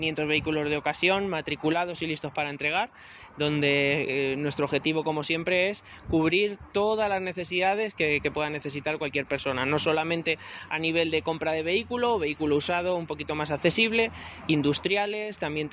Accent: Collado Villalba, Community of Madrid, Spain; Yo soy de Villalba. Vamos a decir que soy dominguero.

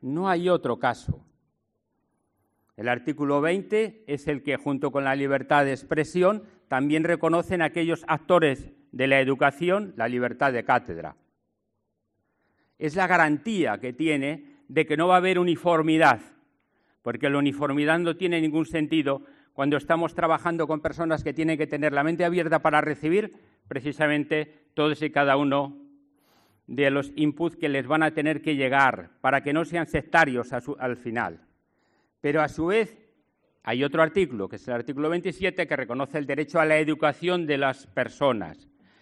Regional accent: Cebreros, Castile and León, Spain; pero que tenemos el orgullo, los que somos de Cebreros

